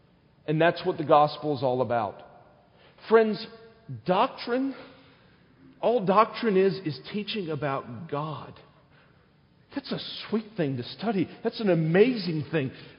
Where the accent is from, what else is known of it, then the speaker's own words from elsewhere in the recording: South Carolina, United States; It's a culture I grew up around in South Carolina.